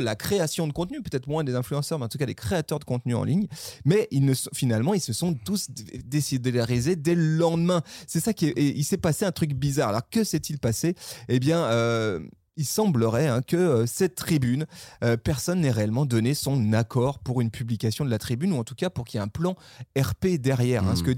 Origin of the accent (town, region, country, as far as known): France